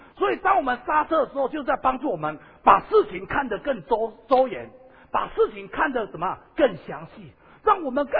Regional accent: Taiwan; 我常常觉得我们台湾人哦

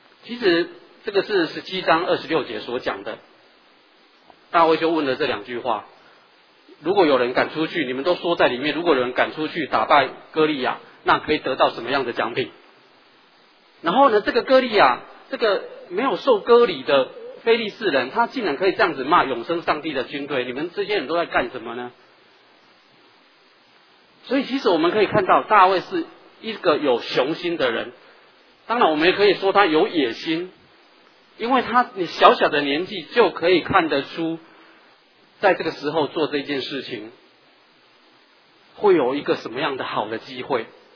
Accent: Taiwan

